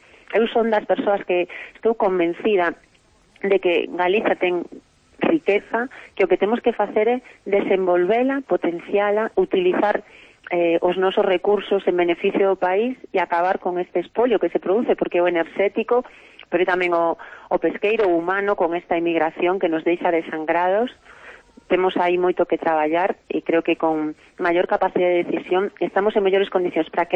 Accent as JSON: {"language": "Galician", "region": "Galicia", "country": "Spain", "said": "nós, como galegos e galegas, non nos beneficiamos da producción de enerxía eléctrica"}